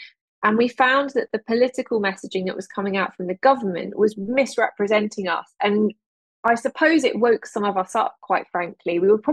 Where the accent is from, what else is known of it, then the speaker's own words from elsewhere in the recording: Jersey; I grew up in Jersey. We don't have party politics.